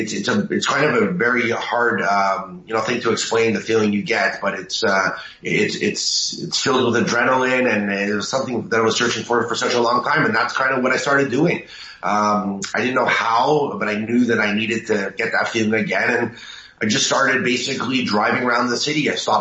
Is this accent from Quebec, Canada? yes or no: yes; Montreal, Quebec, Canada; So basically, I'm from Montreal, Canada